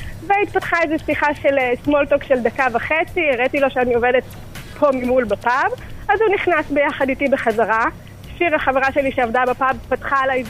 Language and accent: Hebrew; Jerusalem, Jerusalem District, Israel; הייתי בערך בת 17 לדעתי. אני ירושלמית, אז גרתי בירושלים.